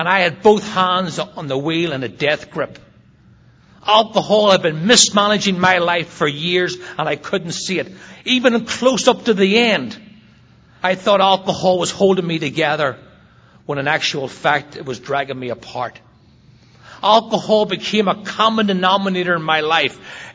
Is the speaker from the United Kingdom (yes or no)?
yes; Northern Ireland, United Kingdom; I was growing up in Northern Ireland. It was the height of the troubles over there, the war that was going on.